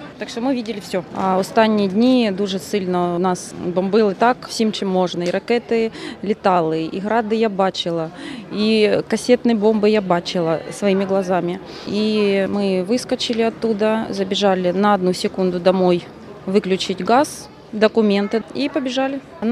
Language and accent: Ukrainian; Kharkiv, Kharkiv Oblast, Ukraine; Ми з Харкова. Ми сиділи 3 тижні почти в підвалі.